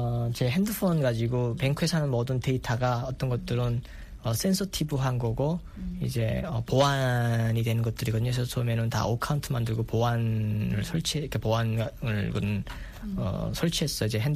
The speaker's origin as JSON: {"language": "Korean", "country": "North Korea", "said": "난 내가 북한에서 왔다는 소리 안 했거든요."}